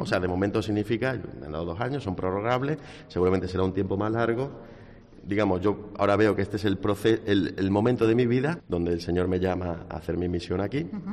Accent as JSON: {"language": "Spanish", "region": "Extremadura", "country": "Spain", "said": "soy español y lo he seguido siendo siempre, soy extremeño"}